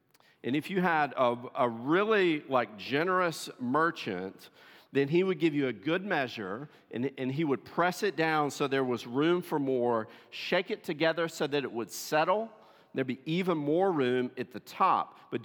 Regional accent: Tennessee, United States; Many of you know I'm from Tennessee originally.

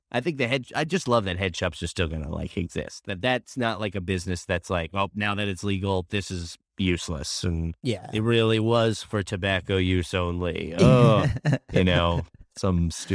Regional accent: Concord, Massachusetts, United States; My hometown, they opted out already in Massachusetts. That's where I grew up. It's Concord, Mass.

